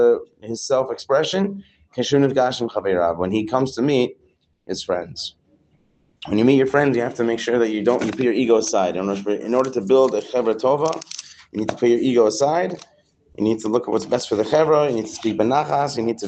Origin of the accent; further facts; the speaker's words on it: Morocco; I'm from Morocco.